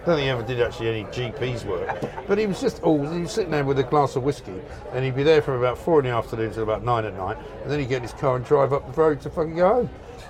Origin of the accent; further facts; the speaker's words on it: London, United Kingdom; I grew up in London.